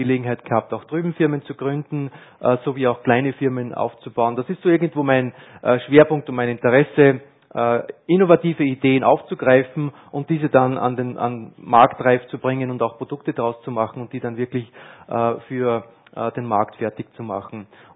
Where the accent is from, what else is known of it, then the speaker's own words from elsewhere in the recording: Upper Austria, Austria; Ich bin gebürtiger Oberösterreicher, im Bezirk Christkirchen in Feuerbach in die Schule gegangen, auch in die Grundschule gegangen